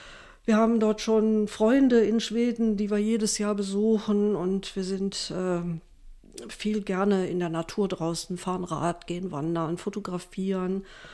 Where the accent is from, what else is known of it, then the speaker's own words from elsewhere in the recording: Velbert, North Rhine-Westphalia, Germany; born there; Also ich bin 1958 geboren in Neviges, in Velbert-Neviges. Das ist ein kleiner Vorort von Wuppertal, man nennt es auch das Kaff der guten Hoffnung